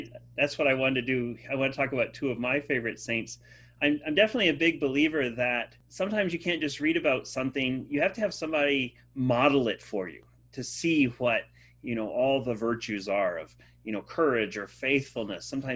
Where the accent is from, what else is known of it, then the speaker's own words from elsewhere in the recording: Texas, United States; one of the things I often joke about is being a Texan helps me to read the Bible better